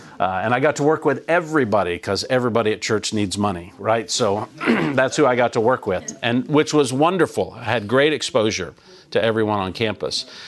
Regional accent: Texas, United States; I was raised in the Texas Panhandle, and my parents became Christians when I was a young person, just in my teenage years.

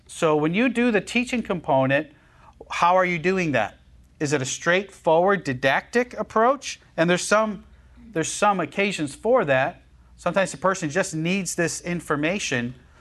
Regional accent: Buffalo, New York, United States; I grew up in Western New York in the Buffalo area, and we got lots of snow.

